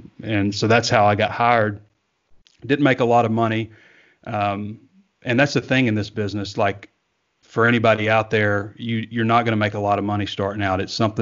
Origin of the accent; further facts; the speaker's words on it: Sheridan, Arkansas, United States; also born or lived in North Little Rock; I grew up in Arkansas. My family is originally from Georgia, but I've been in Arkansas since I was 7 years old. Moved to North Little Rock at age 7, and then moved to Sheridan at age 12. which I would call my hometown, Sheridan.